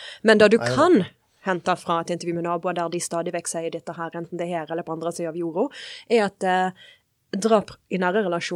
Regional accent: Western Norway, Norway; Norwegian is a second language; Jeg vokste jo opp på Elite og på Vestlandet. Det jo derfor jeg lærte meg jo norsk når jeg begynte på skolen.

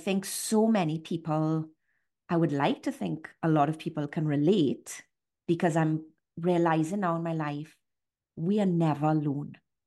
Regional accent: Trinidad & Tobago; And so my growing up in Trinidad, my story of life, I guess, at a young age, my dad was diagnosed with brain cancer.

